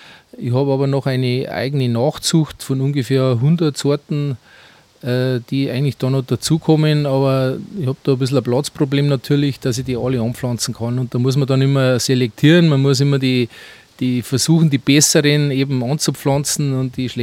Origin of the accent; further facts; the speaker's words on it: Bavaria, Germany; Also im Bayerischen sagt man Pelzen, das ist vielleicht ein bekannterer Begriff bei uns in Niederbayern.